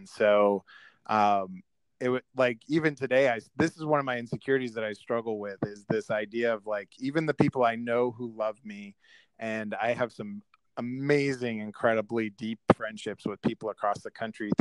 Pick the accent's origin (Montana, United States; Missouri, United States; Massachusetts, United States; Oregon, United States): Massachusetts, United States; Lowell; I grew up in Lowell, Massachusetts. I was a overweight gay kid in the early 80s in Lowell, Massachusetts.